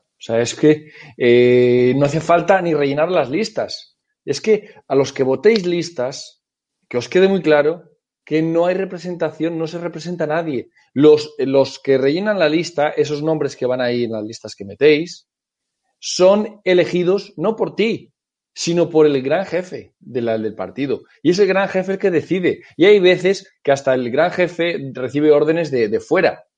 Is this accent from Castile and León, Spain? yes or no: yes; León, Castile and León, Spain; yo como leonés estoy muy en contra de la autonomía de Castilla y León